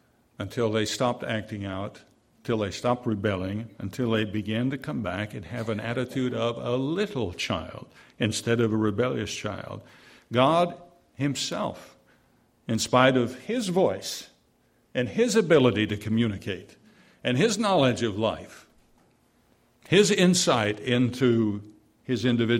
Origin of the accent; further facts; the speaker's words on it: New England, United States; By the way, I grew up in New England, came into the church in New Hampshire in the 60s.